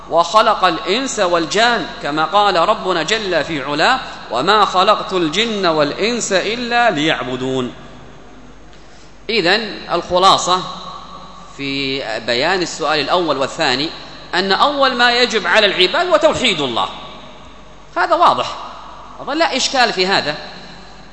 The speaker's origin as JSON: {"language": "Arabic", "region": "Hadhramaut", "country": "Yemen", "said": "هذا يقرره الصوفية في عندنا في حضرموت،"}